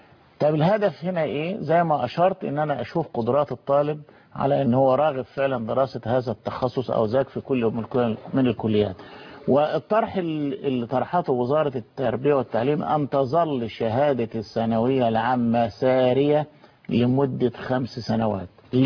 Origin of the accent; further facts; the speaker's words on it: Egypt; احنا كمجتمع مصري